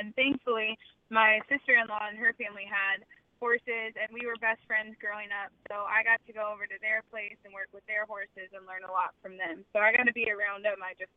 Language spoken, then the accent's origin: English; Arlington, Texas, United States; I'm from Arlington, Texas, so a pretty big suburb